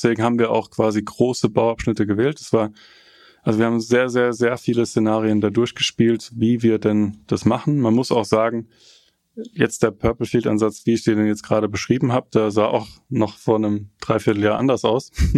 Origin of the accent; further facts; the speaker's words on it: Frankenthal, Rhineland-Palatinate, Germany; born there; ich meine, ich bin auch noch gebürtiger Frankenthaler, ne? Wir sind hier in Frankenthal